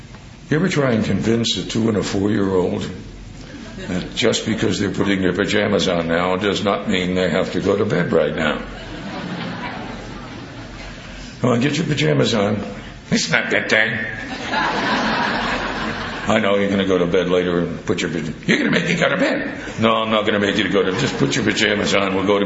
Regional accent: New Jersey, United States; I grew up in New Jersey. We didn't have any crops in.

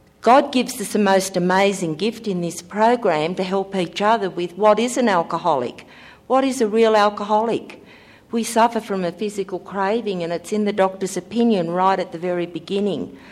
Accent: Australia; I came from Australia to come here, and I've been here a couple of times before

